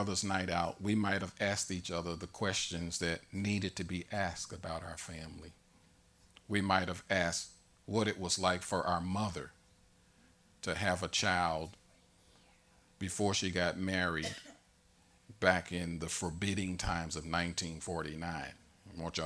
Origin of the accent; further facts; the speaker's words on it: St. Louis, Missouri, United States; But my family is originally from Tennessee. But because my mom was put out, we ended up being born and raised in St. Louis.